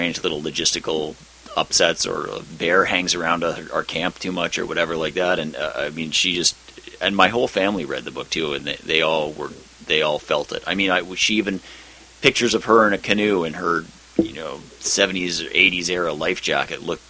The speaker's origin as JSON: {"language": "English", "town": "Yellowknife", "region": "Northwest Territories", "country": "Canada", "tie": "born or raised there", "said": "I grew up in the North in the time she was talking about. And, you know, she was on the radio when I was a kid listening to the radio in Yellowknife."}